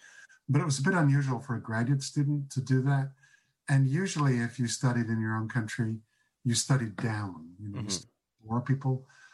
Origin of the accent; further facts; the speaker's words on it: United Kingdom; I'm British originally, and there's a tradition in the UK of taking a gap year before you go to university. I was brought up in a very parochial, white, middle-class family in the UK